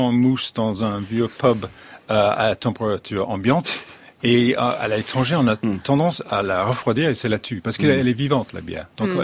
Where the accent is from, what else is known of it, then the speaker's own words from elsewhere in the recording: Paris, Île-de-France, France; mais je suis parisien, moi je pousse devant